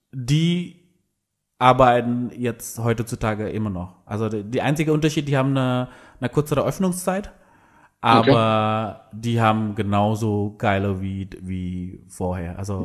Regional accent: Indonesia; German is a second language; moved away as an adult; now in Fürth, Germany; Also ich arbeite in Nürnberg, wohne in Fürth und ich komme aus Indonesien, aber bin hier seit 19 Jahren. Also mit 19 bin ich dann hier.

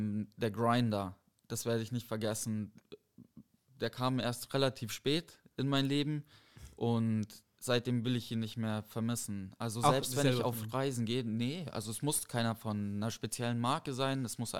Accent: Munich, Bavaria, Germany; Darf ich sagen, als Münchner Kindl.

